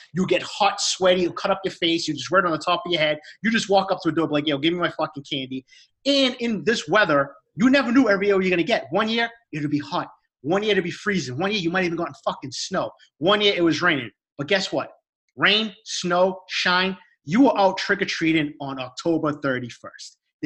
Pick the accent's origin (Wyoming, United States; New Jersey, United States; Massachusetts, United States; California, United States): Massachusetts, United States; Boston; We grew up in Boston, New England area, right? When we were kids.